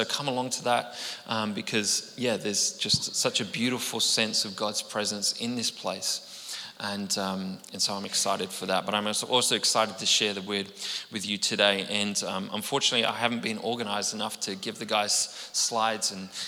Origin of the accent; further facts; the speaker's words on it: United Kingdom; now in Melbourne, Australia; I'm originally from the UK, so I probably brought that weather with me to Melbourne and then to here